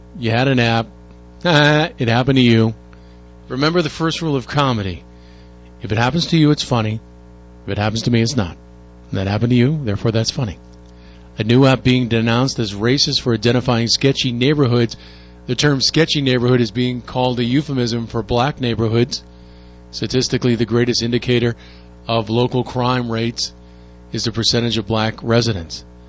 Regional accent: Boston, Massachusetts, United States; born there; also born or lived in Connecticut; Well, I was born in Boston, and I lived in Connecticut and Massachusetts for about 28 years, so I'm very familiar with the climate.

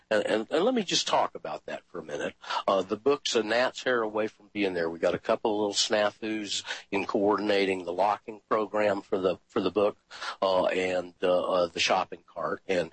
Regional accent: Atlanta, Georgia, United States; and I was from Atlanta and knew a whole bunch of those people that he knew about, some of the old-timers.

